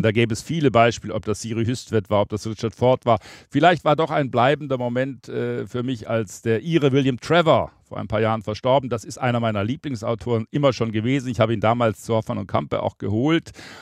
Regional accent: Baden-Württemberg, Germany; Ich komme aus Schwaben, habe also diesen schwäbischen Fleiß, diese Sekundärtugend tief verinnerlicht

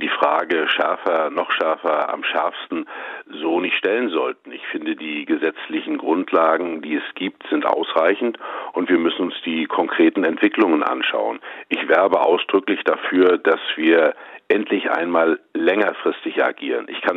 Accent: Mecklenburg-Vorpommern, Germany; Und in den ländlichen Regionen, in meiner Heimat in Mecklenburg-Vorpommern, ist das auch nicht so ganz leicht.

